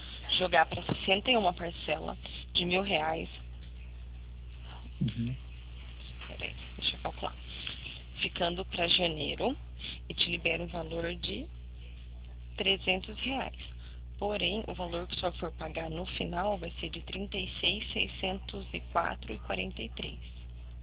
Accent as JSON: {"language": "Portuguese", "region": "São Paulo", "country": "Brazil", "said": "Eu sou do interior de São Paulo."}